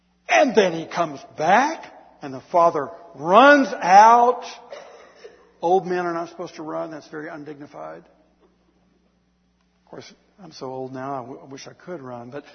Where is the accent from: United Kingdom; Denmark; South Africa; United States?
United States; the South; I'm a Southerner, so I'm an expert at it.